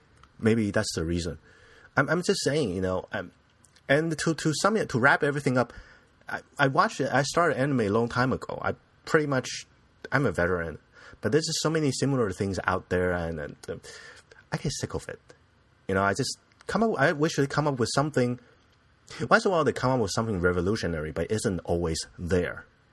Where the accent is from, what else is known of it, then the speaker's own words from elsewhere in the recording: United States; as an Asian guy living in an Asian country, I'm American, son, but with my skin